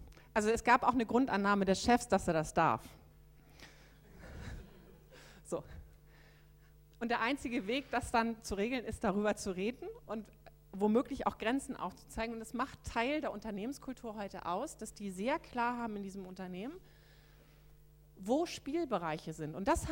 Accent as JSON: {"language": "German", "region": "Hamburg", "country": "Germany", "said": "Ich komme aus Hamburg, da können auch so Läden so ganz bestimmt sagen, wir sind Hanseaten"}